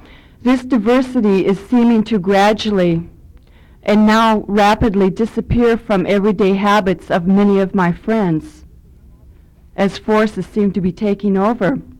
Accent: Michigan, United States; As an American white woman born and raised outside of Alaska and in a middle-class Republican Anglo-Saxon Christian family and community in rural Michigan

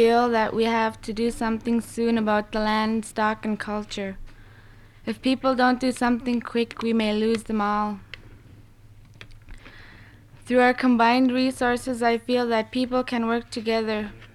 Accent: Ekwok, Alaska, United States; I'm originally from Ekwak, and I'm going to school in Klignik.

